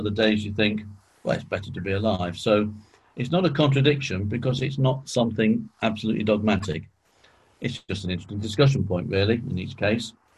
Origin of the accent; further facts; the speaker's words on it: England, United Kingdom; In the same sort of way as I'm both English and British.